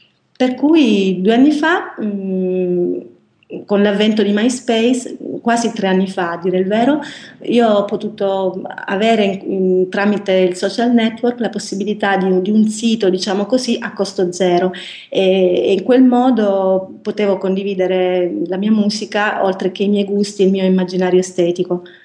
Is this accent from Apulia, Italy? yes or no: yes; Squinzano, Apulia, Italy; now in Bologna, Italy; Ho cominciato a fare musica a Bologna, la città nella quale mi sono trasferita negli anni dell'università. Io sono salentina, sono squinzanese in provincia di Lecce.